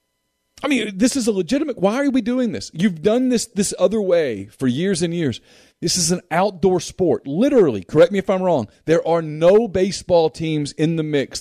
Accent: Ruston, Louisiana, United States; I grew up in Ruston. Lots of people have grown up in Ruston.

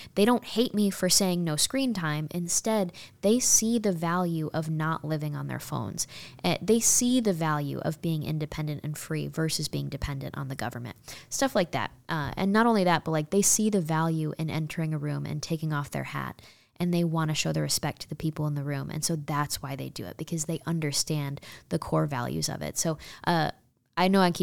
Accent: New York, United States; now in Texas, United States; I moved from New York State, to Texas.

